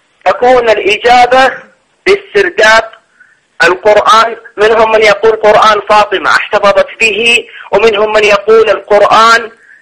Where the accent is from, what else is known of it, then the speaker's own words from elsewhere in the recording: Iraq; moved away; ماني عايش في العراق حالياً، أنا طلعت من العراق من قبل فترة وعايش في إحدى الدول